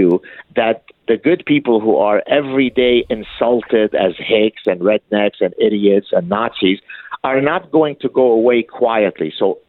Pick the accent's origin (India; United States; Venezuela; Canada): Canada; I'm a Canadian.